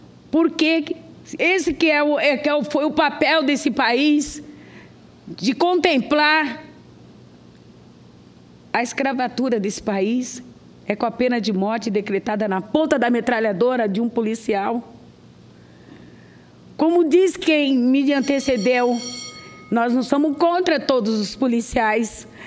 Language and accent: Portuguese; São Paulo, Brazil; Eu venho do estado de São Paulo